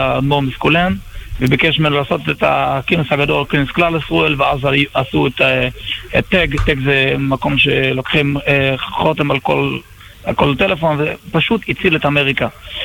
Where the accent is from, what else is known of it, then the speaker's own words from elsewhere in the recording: New York, United States; אני מניו יורק